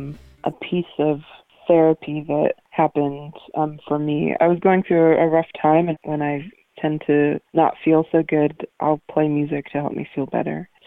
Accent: Washington, United States; I grew up in the Swinomish Indian tribal community in Northwest Washington State with a family that's very musical.

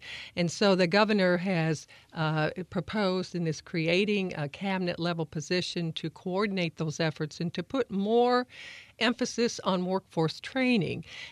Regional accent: Evansville, Indiana, United States; And as a young girl growing up in Evansville, I never dreamt that my life's journey would take me to this place at this historic time in our state's history.

